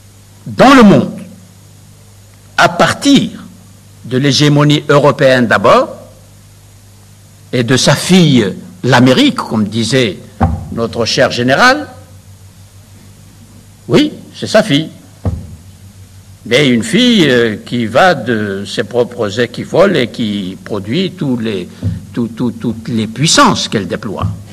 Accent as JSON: {"language": "French", "region": "Kabylie", "country": "Algeria", "said": "Je suis originaire de cette partie de l'Algérie que l'on appelle la Kabylie."}